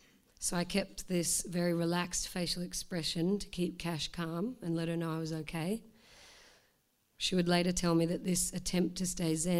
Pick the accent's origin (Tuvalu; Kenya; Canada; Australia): Australia; And I was high on painkillers by this stage and apparently said to the doctors, "I'm Australian, I know what I'm doing."